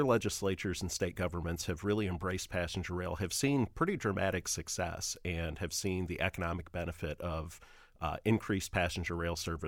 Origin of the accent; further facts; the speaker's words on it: Toledo, Ohio, United States; So I'm gonna call out my hometown of Toledo.